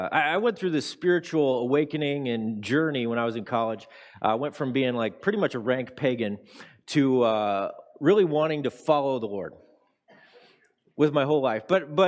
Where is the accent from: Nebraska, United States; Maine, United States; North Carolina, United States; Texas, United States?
Nebraska, United States; I grew up in Nebraska.